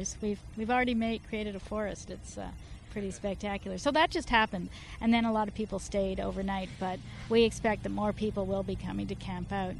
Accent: Vancouver, British Columbia, Canada; I'm from East Vancouver. I live there.

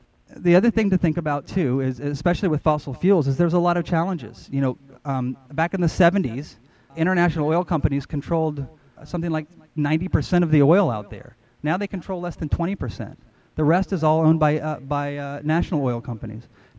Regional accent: United States; now in Canada; I'm originally from the States, but Canada is very similar.

